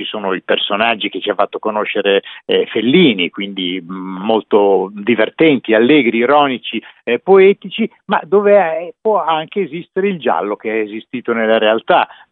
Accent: Bologna, Emilia-Romagna, Italy; Io sono bolognese, quindi emiliano, ma la Romagna è diventata un po' la mia patria d'adozione, proprio perché ci ho passato le prime 20 estati della mia vita

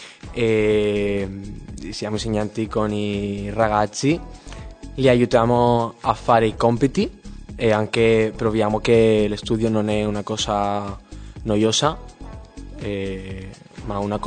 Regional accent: Malaga, Andalusia, Spain; Italian is a second language; now in Italy; E vengo da Malaga, nel sud della Spagna.

